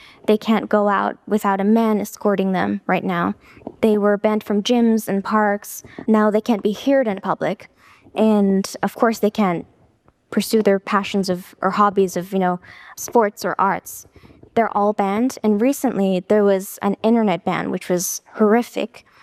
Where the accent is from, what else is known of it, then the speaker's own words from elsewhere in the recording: Afghanistan; growing up in Afghanistan, there were so many battles that, you know, every person, every Afghani had to go through.